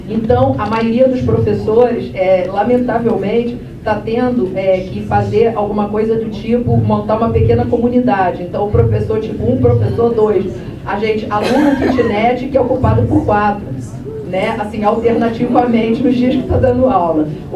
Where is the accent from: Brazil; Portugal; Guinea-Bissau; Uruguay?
Brazil; Macaé, Rio de Janeiro; eu também sou do interior, sou de Macaé